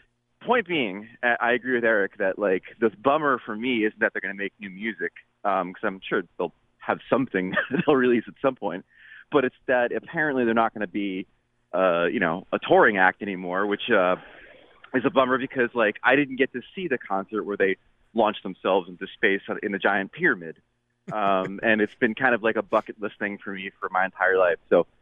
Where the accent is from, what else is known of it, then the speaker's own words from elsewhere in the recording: United States; I mean, as an American, I want all of our sweet boys to be the best players in the world.